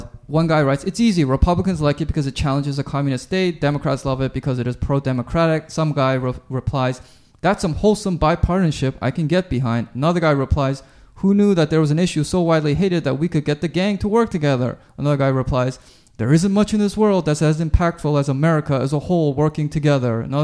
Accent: Vancouver, British Columbia, Canada; I grew up in Vancouver, where a lot of the Chinese immigrants, when I was growing up, were from Hong Kong.

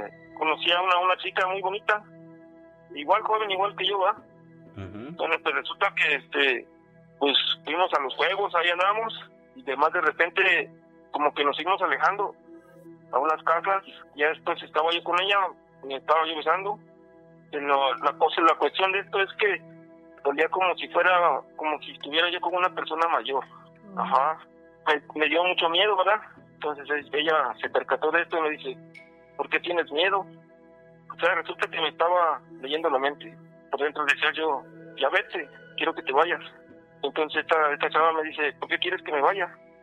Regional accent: Morelos, Mexico; moved away as an adult; also born or lived in Tuxtla Gutiérrez; yo tengo 45 años. Cuando tenía 20 años estaba yo trabajando, ¿va? Soy de Morelos, ¿verdad? Sí. Del estado de Morelos, y nos fuimos a trabajar allá a Tuxtla Gutiérrez, Chiapas.

